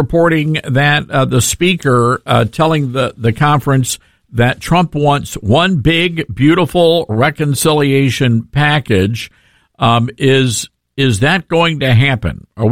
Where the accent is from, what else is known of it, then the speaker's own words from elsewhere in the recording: Southern United States, United States; I live in the South. I'm from the South, and a lot of our sons, a lot of the sons of the South have gone into the military